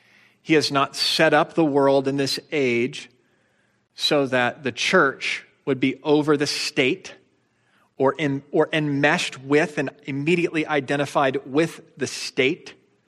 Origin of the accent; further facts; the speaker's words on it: the North, United States; I grew up in the North, and maybe this is way overgeneralization, but my experience is that some of us who grew up in the North, Martin Luther King was a hero